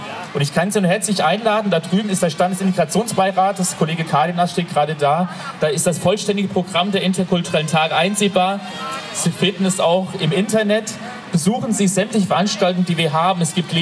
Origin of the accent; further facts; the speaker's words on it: Hanau, Hesse, Germany; born there; Nein, Hanau ist in Hessen, Geburtsstadt der Brüder Grimm und auch meine Geburtsstadt.